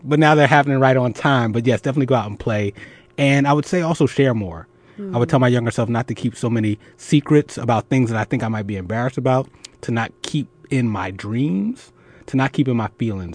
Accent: Philadelphia, Pennsylvania, United States; Or, because I'm from Philly, cheesesteak.

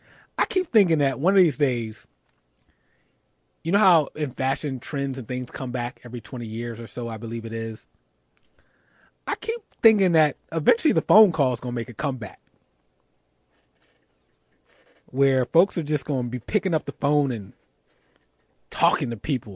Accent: Philadelphia, Pennsylvania, United States; who is an NFL player for my hometown, Philadelphia Eagles

